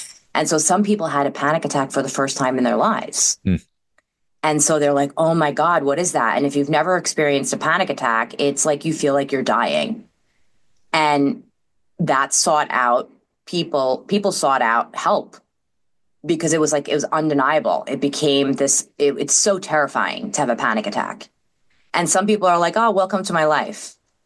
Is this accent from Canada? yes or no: no; New York, United States; accent: New York; You know, I grew up in New York, which you could probably hear in the accent. I had, you know, I was in the suburbs of New York